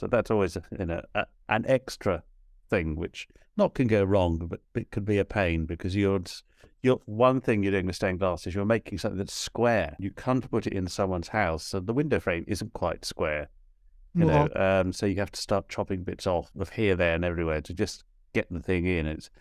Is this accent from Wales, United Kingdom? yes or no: no; East of England, United Kingdom; moved away as an adult; now in London, United Kingdom; I moved from my hometown in Hertfordshire to London